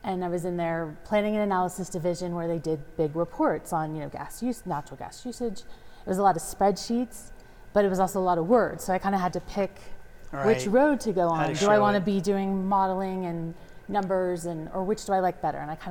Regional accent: United States; But even so, I'm still proud that, you know, we're American.

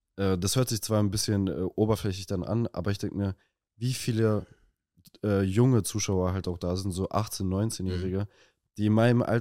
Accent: Dortmund, North Rhine-Westphalia, Germany; Dortmund.

